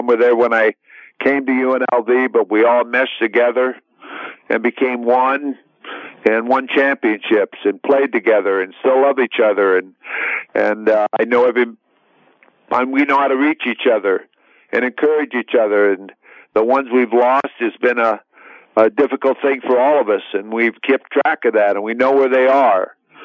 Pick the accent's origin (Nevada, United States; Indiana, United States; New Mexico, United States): Nevada, United States; Las Vegas; from Las Vegas saying, buckle up, everyone.